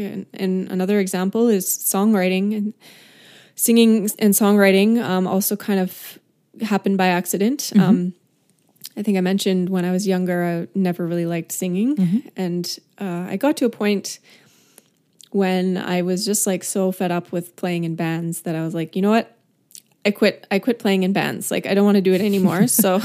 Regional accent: Canada; now in Los Angeles, United States; when I was younger and, you know, I moved to Los Angeles from Canada.

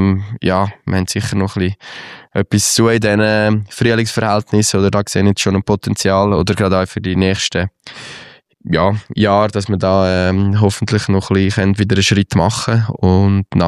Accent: Central Switzerland, Switzerland; an einen kleinen See bei uns in der Innerschweiz

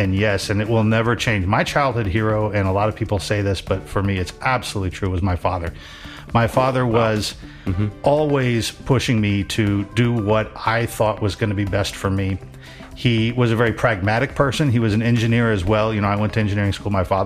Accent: Cincinnati, Ohio, United States; I was growing up in Cincinnati, going to Kings Island.

